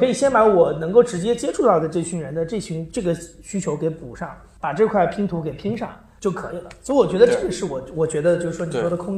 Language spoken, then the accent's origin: Chinese; China; 我本身就是一个中国人，我用我带有这个腔调的英语